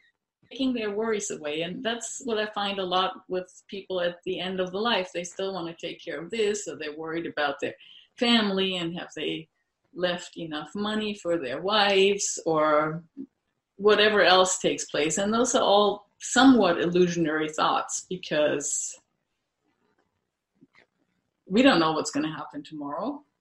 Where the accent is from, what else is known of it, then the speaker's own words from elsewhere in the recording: Germany; I used to have somebody take me to the airport when I left Europe, and I'm from Germany.